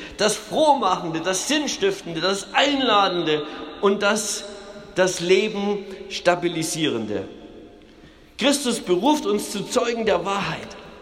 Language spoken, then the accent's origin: German; East Germany, Germany; Ich bin in der DDR aufgewachsen, ich habe 30 Jahre in diesem großen Gefängnis zugebracht, so empfand ich dieses Land.